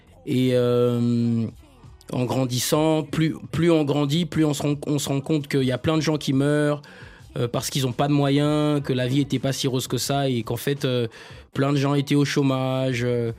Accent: Libreville, Estuaire, Gabon; Exactement, c'est le quartier dans lequel j'ai grandi, dans le 3e arrondissement de Libreville.

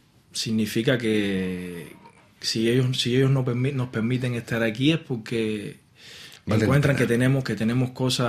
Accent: Cuba; Pero no, yo no pienso que haya sido por eso, porque soy cubano.

